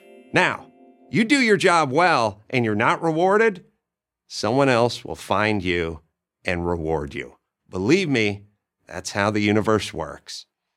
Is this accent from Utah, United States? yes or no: no; California, United States; I grew up in Southern California. I used to go to the beach all the time.